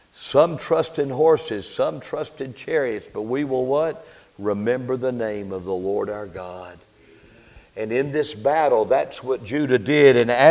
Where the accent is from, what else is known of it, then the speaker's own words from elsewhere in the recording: Fayetteville, United States; back in my early days growing up in Fayetteville